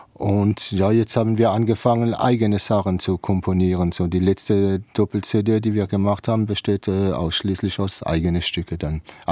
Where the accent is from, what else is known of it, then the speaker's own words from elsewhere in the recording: Grand Est, France; als Elsässer habe ich einfach gedacht, ich nehme jetzt einfach aus der beiden Kulturen, französische und deutsche, die Hymne